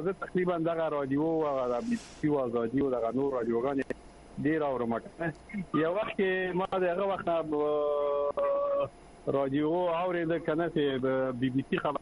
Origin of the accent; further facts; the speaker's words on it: Afghanistan; شما افغان هستیم از افغانستان هستیم